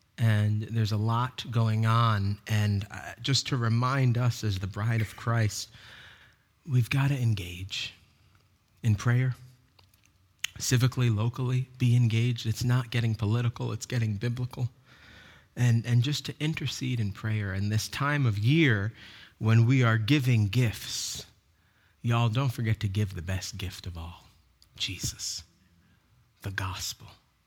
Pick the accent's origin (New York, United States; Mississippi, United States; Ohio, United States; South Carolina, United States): New York, United States; now in North Carolina, United States; you remember I'm from New York